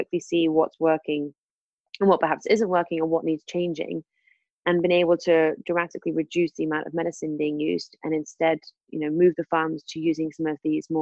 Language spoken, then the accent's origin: English; United Kingdom; being British